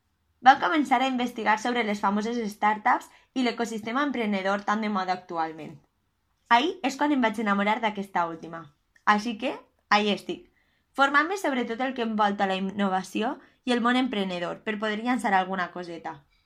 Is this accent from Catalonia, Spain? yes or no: no; Pego, Valencian Community, Spain; tinc 21 anys i sóc de Pego.